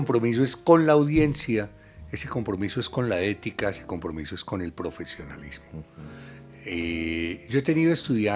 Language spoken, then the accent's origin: Spanish; Cali, Valle del Cauca, Colombia; also born or lived in Barranquilla; now in Bogotá, Colombia; Soy de familia paisa, nacido en Barranquilla, criado en Cali, vivo en Bogotá.